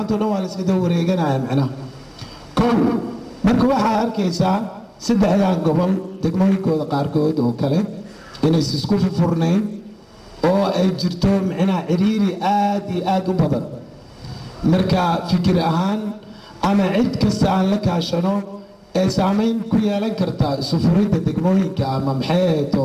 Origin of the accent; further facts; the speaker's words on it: Mogadishu, Banaadir, Somalia; also born or lived in Mareerey; waxbarashada dugsi dhexe, dugsi hoose, dugsi sare waxaa ku dhammaystay Xamar ama magaalada Muqdisho.